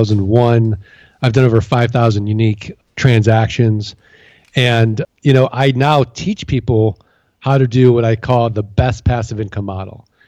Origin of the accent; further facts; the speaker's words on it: St. Louis, Missouri, United States; Well, Pat, I'm from St. Louis, Missouri. I'm from the Show Me State. I don't believe him.